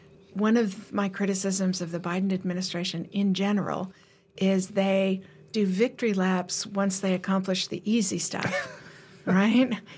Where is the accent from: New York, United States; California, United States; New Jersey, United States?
California, United States; As a Californian, I can tell you we would benefit enormously